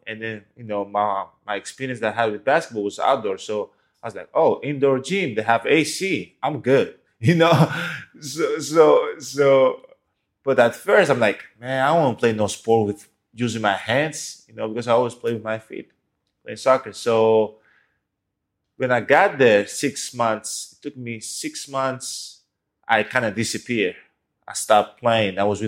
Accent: Greece; but I was born and raised in Greece. So my parents came from Nigeria to Greece

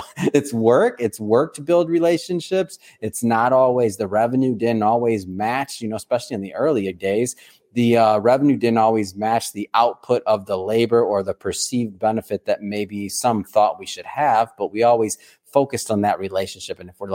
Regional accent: Detroit, Michigan, United States; And I grew up in Detroit, right on the border there. So Ambassador Bridge, been over that more times than I can imagine

